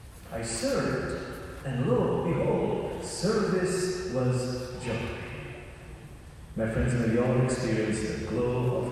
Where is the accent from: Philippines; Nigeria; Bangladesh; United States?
Bangladesh; I'm a Bengali, I'm from Bangladesh.